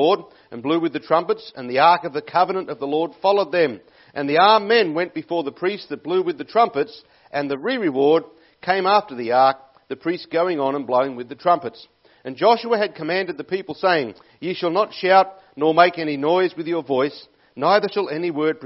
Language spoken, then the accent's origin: English; Sydney, New South Wales, Australia; I think much nicer than people from Sydney, and I come from Sydney.